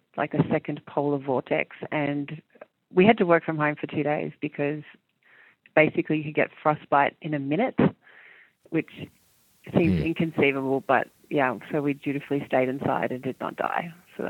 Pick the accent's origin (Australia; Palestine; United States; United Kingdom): Australia; also born or lived in New Zealand; But the reason I did it was because I moved countries when I was small from New Zealand to Australia, and I thought it was really good for me as a human.